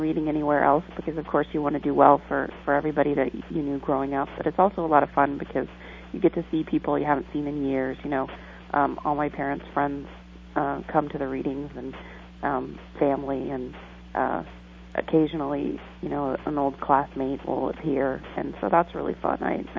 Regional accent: Louisville, Kentucky, United States; I grew up in the East End near Seneca Park, and my mom's family goes way back in Louisville.

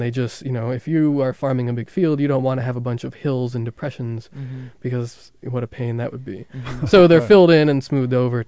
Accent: Northeast, United States; And the reason I come from the Northeast, New York, New England, and where it's kind of, they're kind of known for their stone walls.

